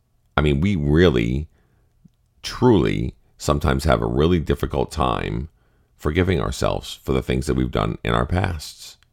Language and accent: English; Massachusetts, United States; I'm from Massachusetts.